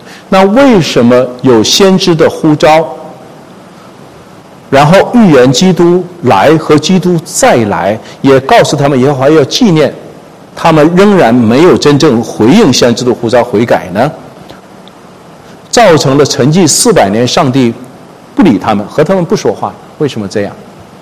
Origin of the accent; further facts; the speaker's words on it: China; 我们中国人叫做你这个要有教训哈，你一个沟里不能掉两次哈